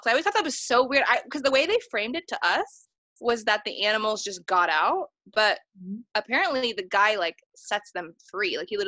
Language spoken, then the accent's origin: English; Columbus, Ohio, United States; Because I'm from Columbus, Ohio. But that was the guy that in my hometown that did that.